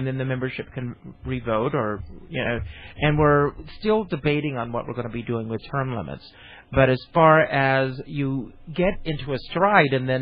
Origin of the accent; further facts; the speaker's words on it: South Carolina, United States; But I was the kind of kid, I grew up in South Carolina, who mimicked everything I saw on television.